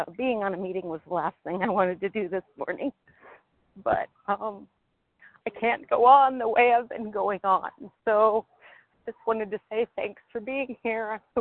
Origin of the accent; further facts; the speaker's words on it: South Dakota, United States; Oh, I'm sorry. South Dakota.